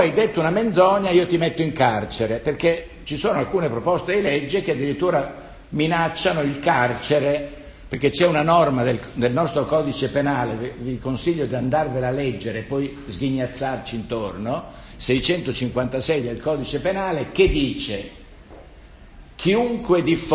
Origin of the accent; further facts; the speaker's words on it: Florence, Tuscany, Italy; io sono un fiorentino di formazione, il mio liceo è il Dante